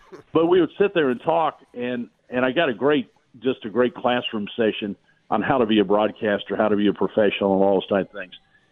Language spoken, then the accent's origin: English; Dallas, Texas, United States; born there; I was born in Dallas, and so I always wanted to call a game at Texas